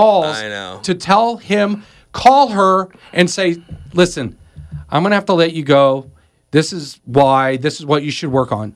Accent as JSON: {"language": "English", "region": "Florida", "country": "United States", "tie": "born or raised there", "said": "Growing up in South Florida as a swimmer, I had elite coaching."}